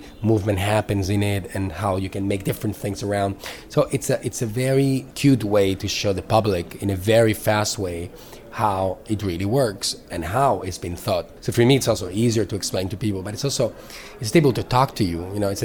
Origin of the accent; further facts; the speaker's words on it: Madrid, Community of Madrid, Spain; English is a second language; I'm a designer. I'm Spanish. I'm from Madrid.